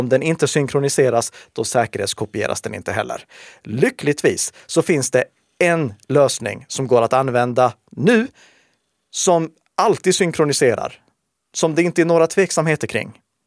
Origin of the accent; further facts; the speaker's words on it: Sweden; accent: Rikssvenska; Jag säger det på min rikssvenska dialekt här också